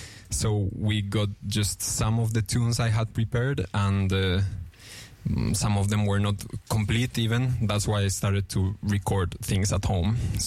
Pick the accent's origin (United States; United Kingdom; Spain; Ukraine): Spain; also born or lived in Argentina; I was born in Argentina, so there's a bit of the Latin American guitar tradition there. Then I grew up in Spain, and I was not really in the south of Spain